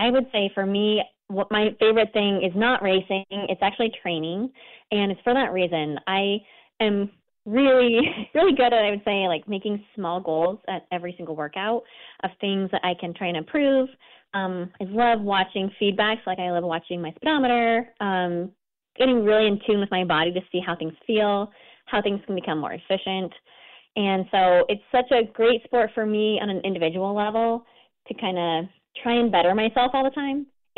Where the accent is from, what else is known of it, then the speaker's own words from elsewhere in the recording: Washington, United States; Yeah, I grew up in Eastern Washington State near Spokane.